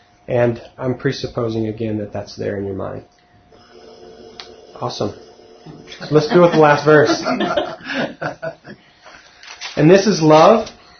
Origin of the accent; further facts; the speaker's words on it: Texas, United States; I've never owned a pair of boots that had straps, but and I'm from Texas. And I haven't said y'all either.